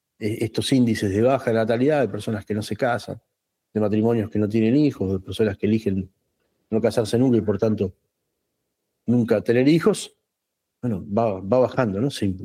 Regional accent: Argentina; Transitar como argentinos la grieta, ¿no?

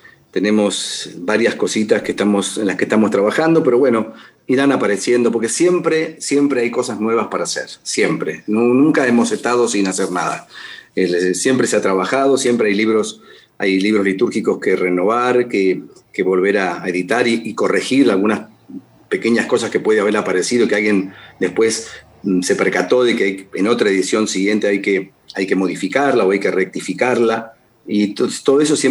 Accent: Argentina; al modo nuestro, al modo argentino.

